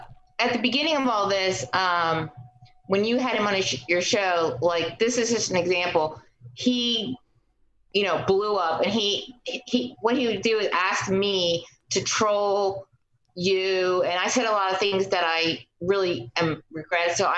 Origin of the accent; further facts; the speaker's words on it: Delaware, United States; But I'm originally from Delaware. Grew up there